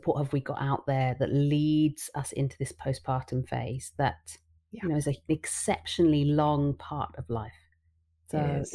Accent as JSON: {"language": "English", "region": "London", "country": "United Kingdom", "also_born_or_lived": "Australia", "lives_now": "Switzerland", "said": "I hail from London. I'm a proper Londoner to start with, but then I started my career as a midwife and lactation consultant in London and in England. And then I actually worked and lived in Australia for 10 years"}